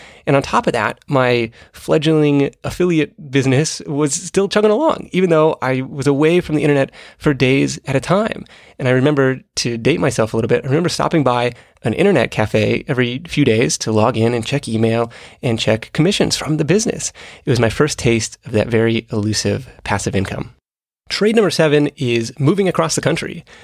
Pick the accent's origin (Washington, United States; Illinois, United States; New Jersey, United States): Washington, United States; Seattle; moved away as an adult; I thought it would be worthwhile to leave Seattle and see what else was out there. I'd lived there almost my entire life.